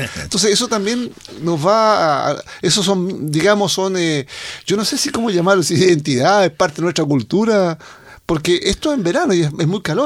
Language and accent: Spanish; Chile; pero también nosotros como chilenos somos extremistas, ¿no es cierto?